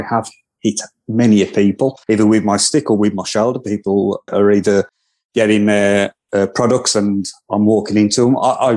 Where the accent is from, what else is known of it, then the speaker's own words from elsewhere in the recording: England, United Kingdom; now in Yorkshire, United Kingdom; because I moved from the Midlands to Yorkshire not so long ago, just after I lost my sight.